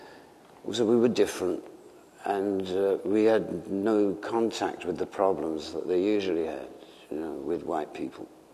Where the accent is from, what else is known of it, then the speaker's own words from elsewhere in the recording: England, United Kingdom; I think it was basically because we're English and cute or something